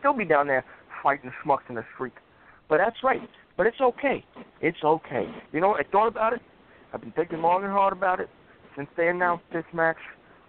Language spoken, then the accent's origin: English; Brooklyn, New York, United States; I'm from Brooklyn. I've been in a fight or two on the street